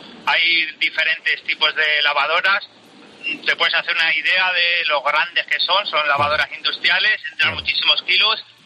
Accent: Salamanca, Castile and León, Spain; Y soy de Salamanca.

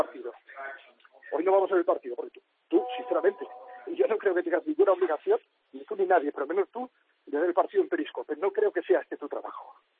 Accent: Catalonia, Spain; parece que soy un catalán de segunda división

